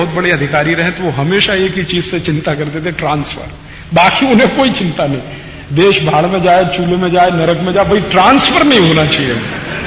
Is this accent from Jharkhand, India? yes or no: no; Maharashtra, India; जैसे मैं अमरावती जिले का रहने वाला हूं तो मुझे अमरावती में पोस्टिंग नहीं मिलेगी